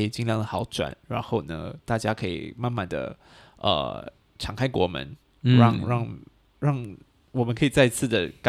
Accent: Singapore; 但是我觉得我们新加坡人有那个需求

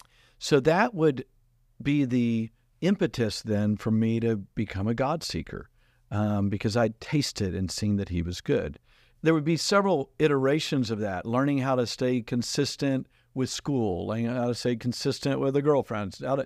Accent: Texas, United States; And growing up in Southeast Texas, working at oil refineries, playing football, that stuff, crying wasn't like at the forefront of our

